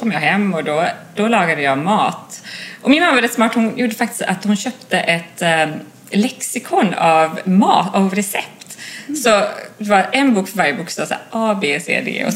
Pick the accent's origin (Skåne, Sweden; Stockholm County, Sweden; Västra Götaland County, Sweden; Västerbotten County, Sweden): Västra Götaland County, Sweden; Gothenburg; also born or lived in Ale; Jag växte upp i Göteborg, mitt i stan, med min mamma och pappa, innan de skilde sig. Så jag växte upp på 2 olika ställen i Göteborg. Och sen så när jag var så 13 så flyttade jag faktiskt ut till Ale, en förort till Göteborg